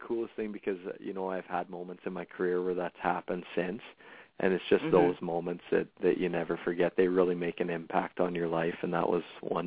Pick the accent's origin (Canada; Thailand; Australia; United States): Canada; Saskatchewan; I grew up in Saskatchewan